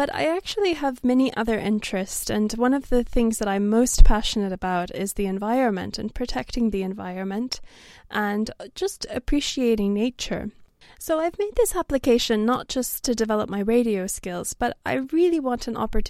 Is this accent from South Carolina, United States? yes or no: no; Texas, United States; I grew up in America in a small town in Texas, and for better or worse, I really fell in love with classical music.